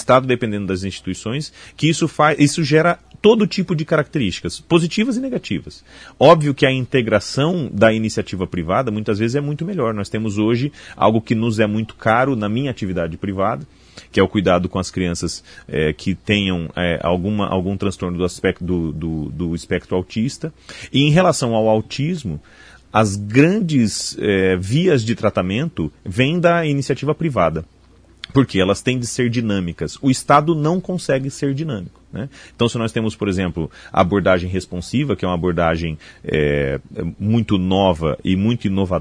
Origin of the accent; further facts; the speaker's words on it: Brazil; No Brasil, nós, sendo brasileiros, né